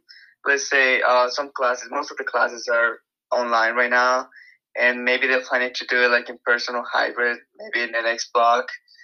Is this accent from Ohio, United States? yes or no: no; Philadelphia, Pennsylvania, United States; I'm from Philadelphia. I moved to Iowa because I wanted to go to Cornell College.